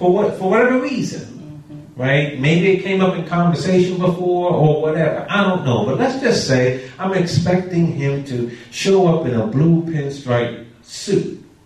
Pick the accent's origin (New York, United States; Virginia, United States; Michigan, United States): New York, United States; I'm just from New York, right? Don't look at me too long. You can't fix your eyes on me too long. People from New York know what I'm talking about.